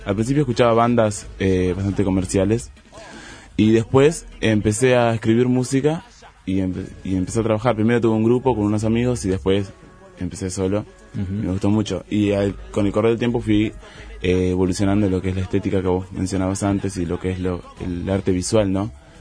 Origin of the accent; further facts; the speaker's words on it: Melo, Cerro Largo, Uruguay; also born or lived in Montevideo; Yo soy de Melo, aclaro eso porque la gente a veces se confunde. Yo nací en Montevideo, pero siempre me crié en Melo, soy de allá.